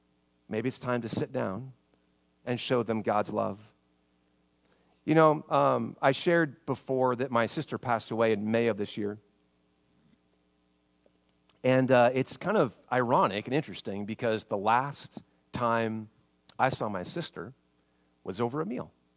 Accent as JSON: {"language": "English", "town": "Spokane", "region": "Washington", "country": "United States", "tie": "born or raised there", "said": "I worked for a basketball camp growing up in Spokane."}